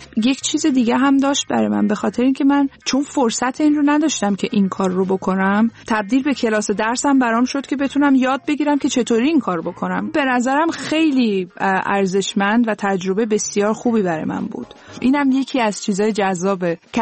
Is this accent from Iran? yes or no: yes; Tehran, Tehran Province, Iran; born there; من تهران به دنیا اومدم. پدر مادرم هم تهران به دنیا اومدن، ولی بخش بزرگی از خانواده 75% آذری هستن.